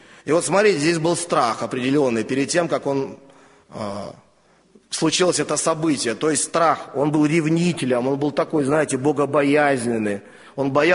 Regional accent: Siberia, Russia; я из Сибири сам.

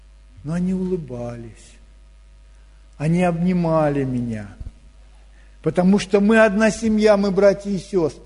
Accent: Moscow, Russia; сказали, что я из Москвы.

